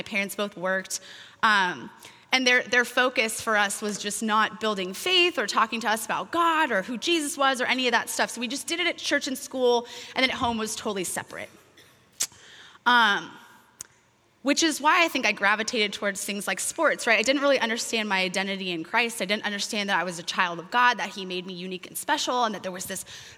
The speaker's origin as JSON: {"language": "English", "town": "Orange", "region": "California", "country": "United States", "tie": "born or raised there", "said": "So I grew up in Orange, California, which is 25 miles north of here, in a little town"}